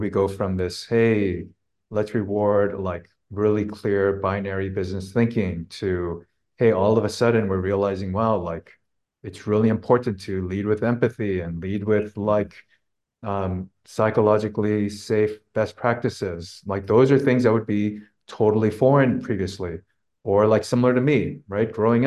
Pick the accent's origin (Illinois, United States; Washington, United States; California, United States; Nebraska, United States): California, United States; you and I grew up in the Bay Area